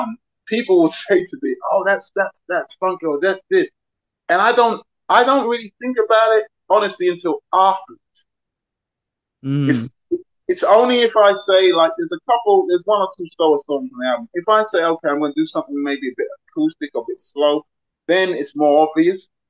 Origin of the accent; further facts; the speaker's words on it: Barking, London, United Kingdom; born there; I was born just outside London, a place called Essex, which is it's weird because where I was born, I was born in Barking Hospital, but then right down the road is Romford, which is a London borough